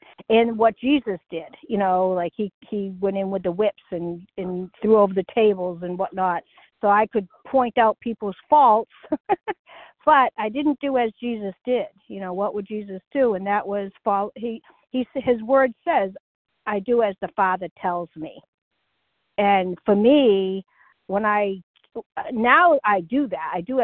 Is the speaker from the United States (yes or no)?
yes; North Carolina, United States; I'm from North Carolina.